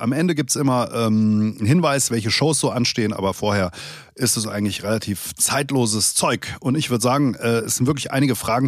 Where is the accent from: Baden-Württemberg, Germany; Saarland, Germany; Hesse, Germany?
Hesse, Germany; Langen; now in Taunus, Germany; aufgewachsen bin ich in Langen. Zivildienst habe ich in der letzten Folge erzählt, habe ich gemacht in Offenbach und lebe jetzt im Taunus, habe immer in Frankfurt eigentlich gearbeitet